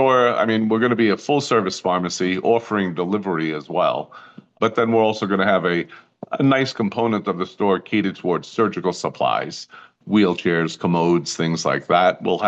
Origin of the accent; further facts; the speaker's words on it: Queens, New York, United States; No, I didn't grow up out here. I spent a lot of time out here. I'm from Queens.